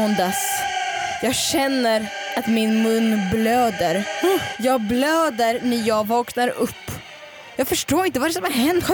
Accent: Russia; Swedish is a second language; Bara för att jag är ryss.

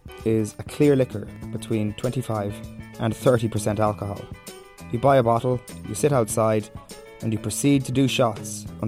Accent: Ireland; because as an Irish person, I'm a sucker for any sort of public transport system that actually works.

